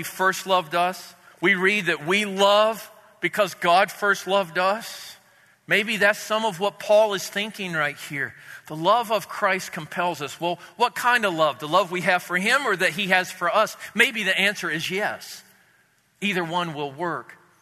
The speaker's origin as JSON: {"language": "English", "country": "Canada", "said": "He looked at me and he said, \"You're an American,\" to which I wanted to say, \"I'm Canadian.\""}